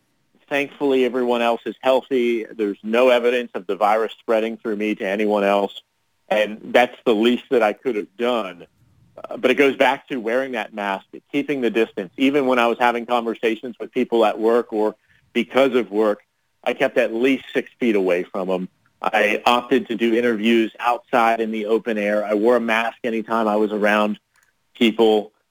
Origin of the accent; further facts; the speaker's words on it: Jacksonville, Florida, United States; I'm 32 years old, born and raised in Jacksonville.